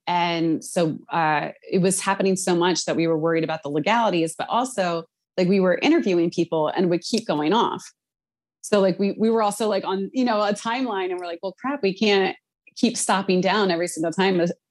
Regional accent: Philadelphia, Pennsylvania, United States; It is a great city and I'm from Philly.

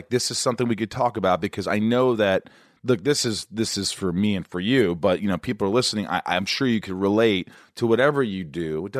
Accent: Indiana, United States; I grew up in Indiana. I mean, I had some dysfunction, but you know, I went to high school and I graduated barely and I went to college in Kentucky and I studied theater and then I moved to New York

